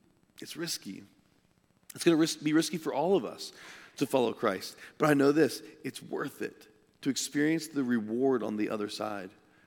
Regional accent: Indiana, United States; And so I went back to my hometown in Indiana

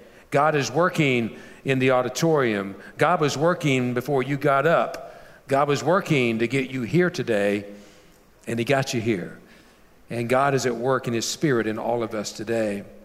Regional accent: Kentucky, United States; And so when I talked about where my dad worked at, they said, "Unbelievable. Russell, Kentucky, Ashland, Kentucky." And my dad worked at Armco Steel. And in my community where I grew up, either you worked at the steel mill or the railroad or a chemical plant

